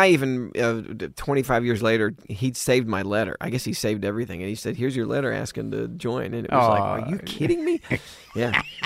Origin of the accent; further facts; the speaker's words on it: Dallas, Texas, United States; also born or lived in Richardson; growing up in Dallas and Richardson, Texas